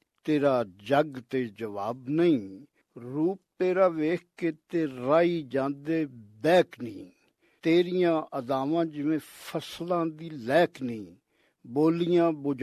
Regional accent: Lahore, Punjab, Pakistan; ਮੈਂ ਅੱਲਾ ਦੇ ਫਜ਼ਲ ਕਰਮ ਨਾਲ ਬਿਲਕੁਲ ਪਿਓ ਦਾਦੇ ਤੋਂ, ਬਲਕਿ ਉਦੋਂ ਵੀ ਅੱਗੇ ਤੋਂ ਲਾਹੌਰ ਦਾ ਹੀ ਰਹਿਣ ਵਾਲਾ, ਲਾਹੌਰ ਦਾ ਹੀ ਜੰਮ ਪਲ ਹਾਂ।

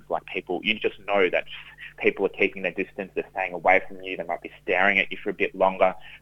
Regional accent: Brisbane, Queensland, Australia; when I was born in Brisbane and have lived in Australia my entire life.

